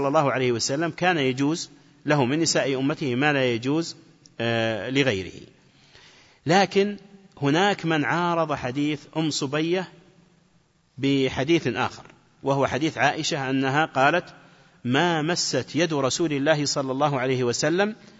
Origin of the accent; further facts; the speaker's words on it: Najd, Saudi Arabia; فيجعلون أحواضا صغيرة تسمى عندنا في نجد القرو